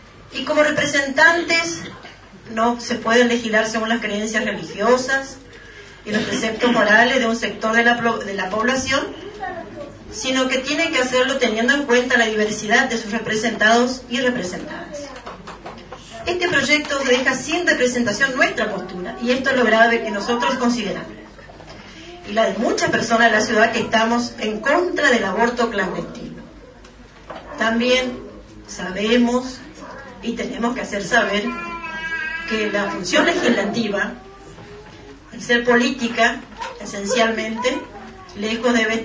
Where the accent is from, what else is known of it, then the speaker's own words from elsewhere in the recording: Puerto Iguazú, Misiones, Argentina; muchas de nosotras nacimos acá en Puerto Iguazú, como yo, por ejemplo, que soy acá de Puerto Iguazú y criada en esta ciudad.